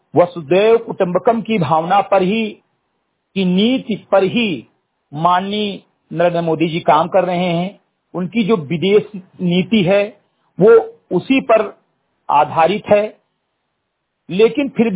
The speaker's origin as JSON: {"language": "Hindi", "region": "Uttar Pradesh", "country": "India", "tie": "born or raised there", "said": "ग्राम सभा समरी गडई विकासखंड बिरबुआ जनपद बहराइच का मूल निवासी हूं"}